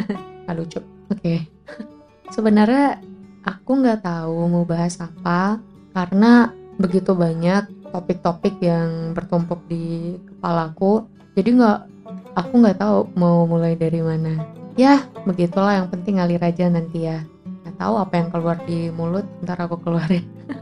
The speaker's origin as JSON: {"language": "Indonesian", "town": "Nias", "region": "North Sumatra", "country": "Indonesia", "lives_now": "Bali, Indonesia", "said": "jadi sebenarnya gue ini masih kelas 3 SMK di Bali. Sebelumnya aku dari Nias, Sumatera Utara."}